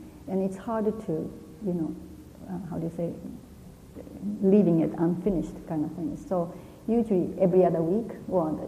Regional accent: Japan; English is a second language; Even you are Chinese and I am Japanese, we have a different kind of experience as a person

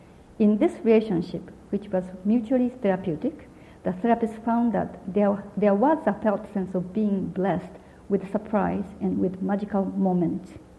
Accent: Japan; English is a second language; Even you are Chinese and I am Japanese, we have a different kind of experience as a person

